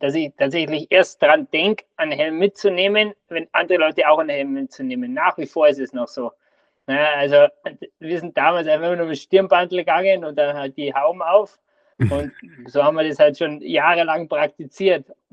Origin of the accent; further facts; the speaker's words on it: Bad Reichenhall, Bavaria, Germany; Genau, also da komme ich her, aus Reichenhall.